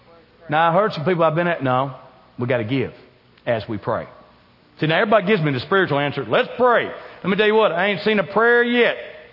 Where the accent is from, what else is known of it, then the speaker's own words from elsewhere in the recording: Bowling Green, Kentucky, United States; I know y'all think people know Bowling Green. Ain't nobody knows where Bowling Green is. You know how I tell people where Bowling Green is? We're an hour north of Nashville.